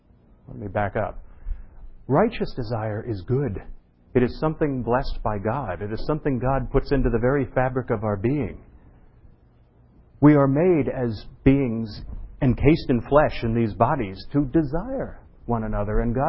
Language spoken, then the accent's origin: English; New York City, New York, United States; I'm from New York City, and I was from New York City in the bad old days, back, pre-80s and 90s, and it was back when it was bankrupt.